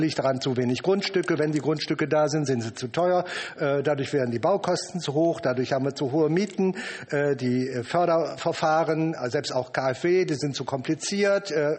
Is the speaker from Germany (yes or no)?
yes; North Rhine-Westphalia, Germany; ich komme aus dem einwohnerbeliebtesten Bundesland mit der besten Landesregierung. Also ich komme aus NRW